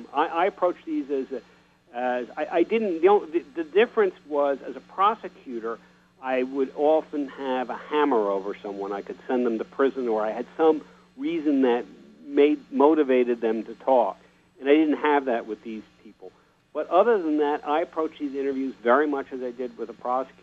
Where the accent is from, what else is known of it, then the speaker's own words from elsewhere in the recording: United States; I would discuss the fact that I'm an American. I would discuss the fact that I'm Jewish.